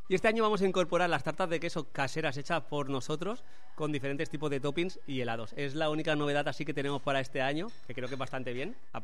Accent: Sabiote, Andalusia, Spain; porque es una morcilla de mi pueblo que es de Sabiote

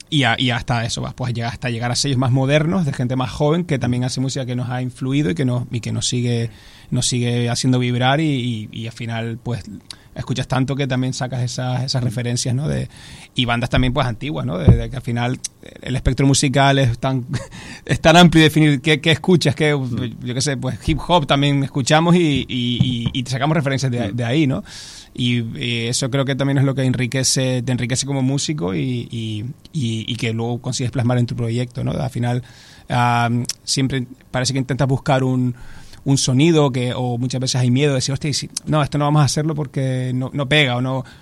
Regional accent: Canary Islands, Spain; Yo soy de Canarias y me relacionaba un poco con todo eso

